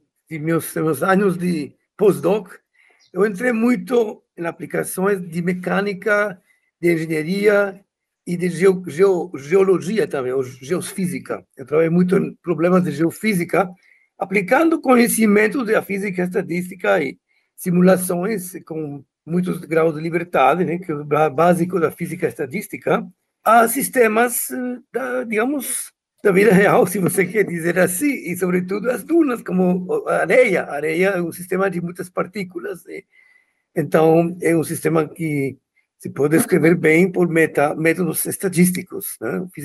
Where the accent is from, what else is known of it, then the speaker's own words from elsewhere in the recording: Bogotá, Colombia; Portuguese is a second language; moved away as an adult; also born or lived in Cuba / Germany / Paris; Eu venho da América do Sul. Eu nasci em Cuba e fui criado em Bogotá, mas depois fiz os estudos de física na Alemanha, fiz doutorado em Colônia.